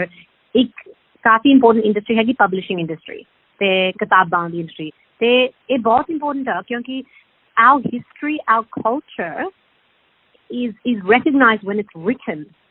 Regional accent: Australia; Punjabi is a second language; ਵੈਸੇ ਮੈਂ obviously Australia ਵਿੱਚ ਹੀ ਪੈਦਾ ਹੋਈ ਸੀ, ਫਿਰ ਮੇਰੀ ਪੰਜਾਬੀ ਥੋੜੀ ਟੁੱਟੀ ਹੈਗੀ ਹੈ

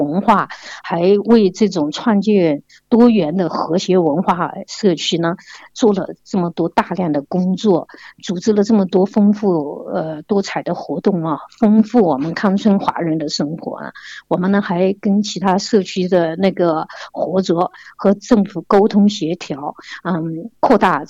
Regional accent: China; now in Australia; 小时候在中国吃的那些东西

